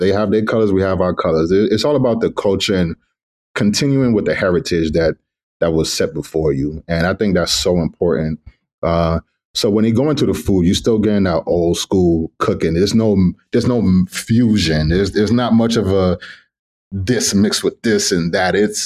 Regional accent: U.S. Virgin Islands; also born or lived in New York; So home originally, I was born in the Bronx, but my family is from the Virgin Islands. I was born maybe in New York for 5 years, and then we went to the Virgin Islands, and I went to school there for the next 7-8 years.

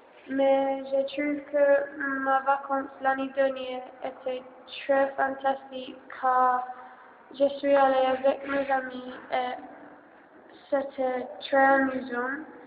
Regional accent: England, United Kingdom; French is a second language; je suis anglais. Aussi, je suis en vacances en Australie.

